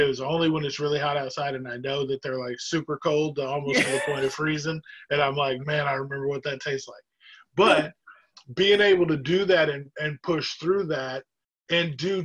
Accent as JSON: {"language": "English", "region": "the South", "country": "United States", "tie": "born or raised there", "said": "I grew up in the South."}